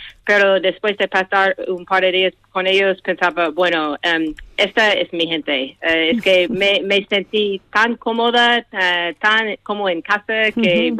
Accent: United States; Spanish is a second language; Soy de Estados Unidos.

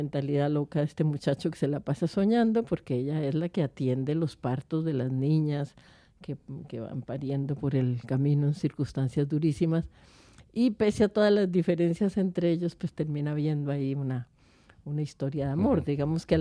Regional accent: Colombia; yo soy colombiana, o sea que a mí las durezas no me toman por sorpresa ni me horrorizan. Vengo de un país que ha vivido por situaciones durísimas durante décadas.

